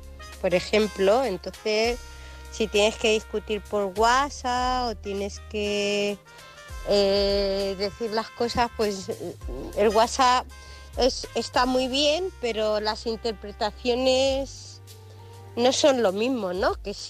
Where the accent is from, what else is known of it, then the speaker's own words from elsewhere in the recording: Spain; moved away as an adult; now in England, United Kingdom; hace 13 años que me fui de España. Me vine aquí a Inglaterra con un periodo de un año, dejando pues eso, mi casa, mis amigos y una pareja de 8 años en España.